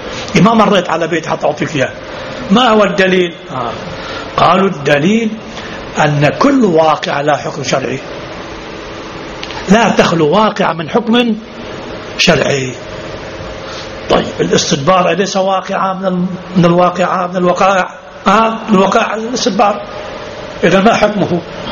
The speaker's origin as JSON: {"language": "Arabic", "country": "Lebanon", "said": "طبعا بعض المكروهات أجمع الكل على فعلها عندنا في لبنان"}